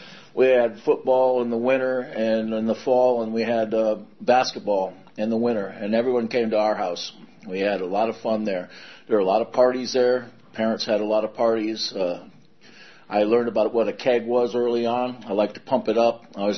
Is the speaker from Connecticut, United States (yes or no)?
yes; Connecticut, United States; But I was raised in Connecticut, middle-class family, good family.